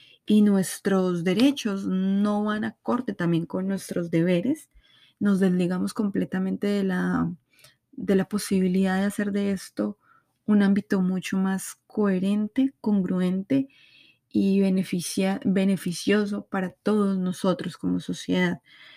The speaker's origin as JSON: {"language": "Spanish", "country": "Colombia", "said": "A nuestro público de Argentina, México, mi amada Colombia, donde soy"}